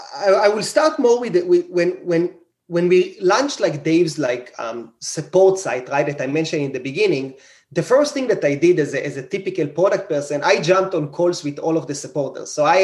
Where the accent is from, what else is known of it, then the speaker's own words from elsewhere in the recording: Israel; English is a second language; moved away as an adult; So I grew up in Israel. I'm an engineer in my occupation, and I moved there about 8 years ago.